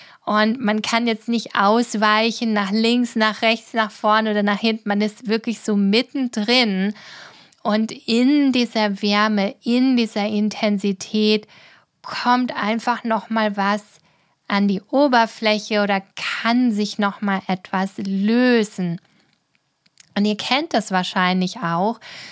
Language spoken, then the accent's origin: German; Baden-Württemberg, Germany; Ich bin früher auch super gern schwimmen gegangen, wo ich herkomme, aus der Ortenau, aus Baden-Württemberg.